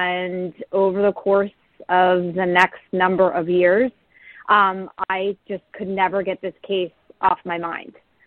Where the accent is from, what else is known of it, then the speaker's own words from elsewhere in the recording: New Jersey, United States; I'm from the Philadelphia, South Jersey area. I grew up in southern New Jersey.